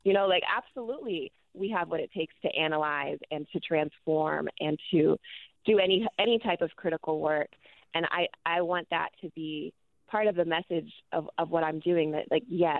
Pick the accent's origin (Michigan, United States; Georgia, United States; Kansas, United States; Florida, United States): Georgia, United States; Atlanta; moved away as an adult; also born or lived in New Jersey; now in Durham, United States; I was actually born in New Jersey, and I grew up in Atlanta. And I moved to Durham as an adult.